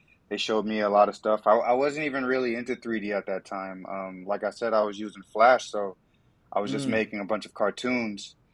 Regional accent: Atlanta, Georgia, United States; moved away as an adult; I grew up in Georgia. I grew up in Atlanta. Moved to North Carolina, after graduating college.

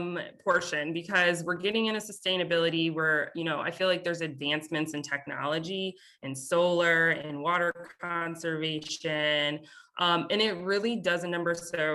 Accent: Chicago, Illinois, United States; is a designer out of my hometown in Chicago.

